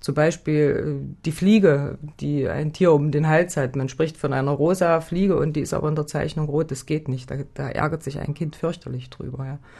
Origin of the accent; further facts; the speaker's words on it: Halle, Saxony-Anhalt, Germany; ich komme ja aus Halle, aus Sachsen-Anhalt